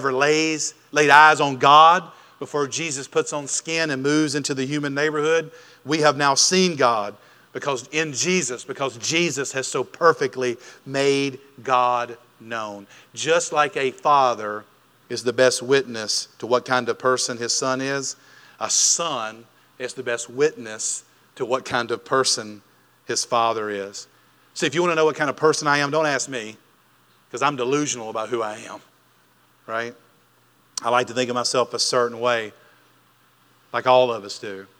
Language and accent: English; Smithfield, Mississippi, United States; and I grew up in Smithfield, Mississippi, but for the sake of easiness, we'll just say Amory, because Smithfield doesn't have a Walmart.